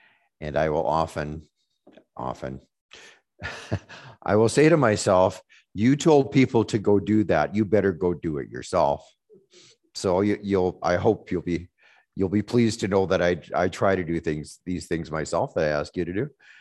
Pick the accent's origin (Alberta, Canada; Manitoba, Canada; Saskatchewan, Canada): Manitoba, Canada; We're both from Manitoba. I don't know, that should count for something, but we're quite different in a way. He's from that town in Manitoba and I'm from this town in Manitoba, you know?